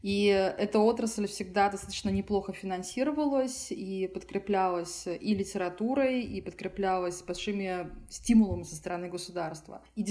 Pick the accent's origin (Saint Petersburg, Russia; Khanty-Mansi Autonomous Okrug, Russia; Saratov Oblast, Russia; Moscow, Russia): Saint Petersburg, Russia; Да, я из Петербурга сама